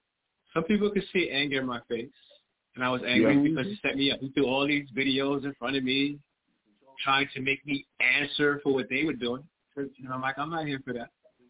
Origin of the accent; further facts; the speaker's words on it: New York City, New York, United States; Me and Sister Abby grew up in Big Bad, New York City. And when I was growing up in New York City, you know what they told us?